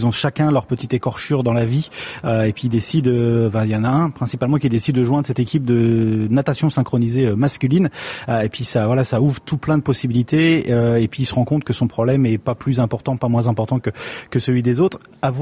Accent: Savigny-sur-Orge, Île-de-France, France; also born or lived in Maisons-Alfort; Je suis pas né à Savigny-sur-Orge, je suis né à Maison-Alfort, mais j'ai vécu de 2 ans à 20 ans à Savigny-sur-Orge. J'ai fait toute ma scolarité avenue Pasteur et avenue Robert Letrot.

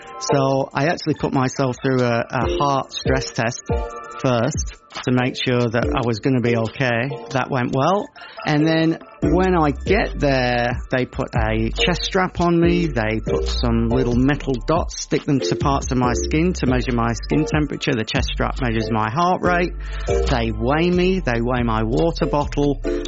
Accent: Brisbane, Queensland, Australia; I'm from Brisbane, right? I live in Brisbane. I'm used to humid weather

